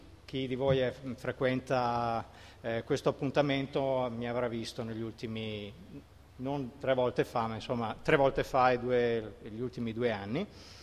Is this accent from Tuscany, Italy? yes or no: no; Padua, Veneto, Italy; vengo da Padova